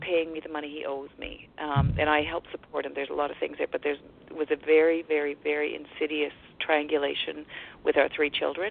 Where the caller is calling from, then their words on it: Abbotsford, British Columbia, Canada; Vancouver area. I'm in Abbotsford, British Columbia.